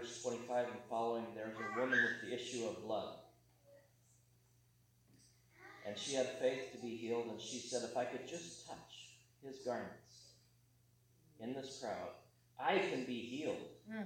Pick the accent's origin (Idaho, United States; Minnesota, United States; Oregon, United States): Idaho, United States; And once I got to go to a national youth gathering in California, not too close from where I grew up in Idaho.